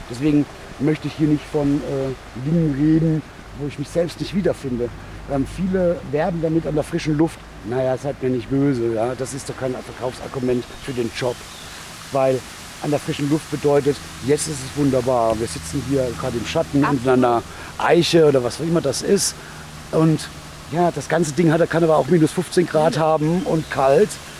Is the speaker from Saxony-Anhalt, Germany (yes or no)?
no; Ketsch, Baden-Württemberg, Germany; Nee, ich komme aus der Nähe von Mannheim, Heidelberg, genau dazwischen. Das kleine Dorf nennt man Ketsch.